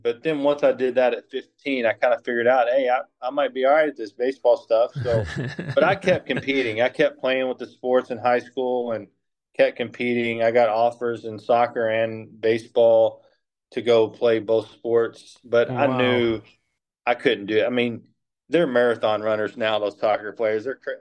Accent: Owensboro, Kentucky, United States; born there; Well, I was born in Owensboro, Kentucky, little old town in Kentucky, about 70,000.

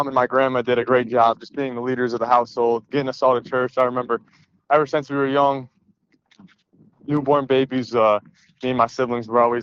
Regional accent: Syracuse, New York, United States; Yeah, so I'm born and raised in Syracuse, New York.

